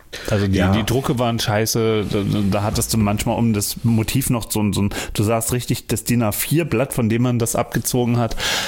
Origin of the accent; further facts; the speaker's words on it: Berlin, Germany; Ich bin Berliner.